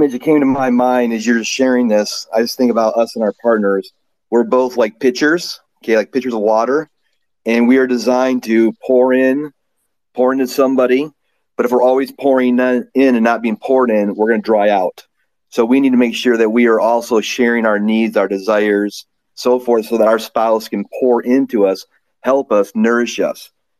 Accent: United States; I just think about the country that I live in, the United States. And as an American

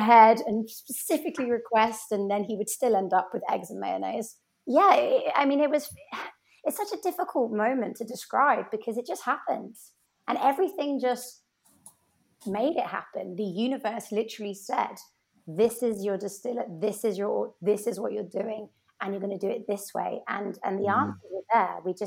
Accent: Bourgogne-Franche-Comté, France; I was raised in Burgundy. So I was down in France with my parents

